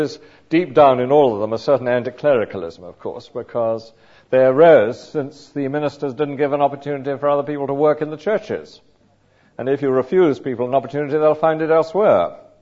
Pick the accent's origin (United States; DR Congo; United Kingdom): United Kingdom; Lewes, South East England; I was brought up in Lewes, a little town in Sussex.